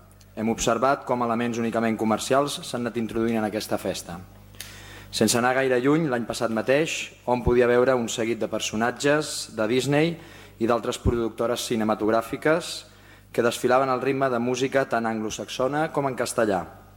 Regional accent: Catalonia, Spain; models que no ens són propis com a catalans

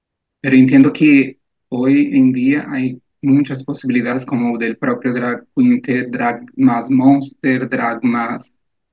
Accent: Brasília, Federal District, Brazil; Spanish is a second language; Y en Brasilia, de donde soy

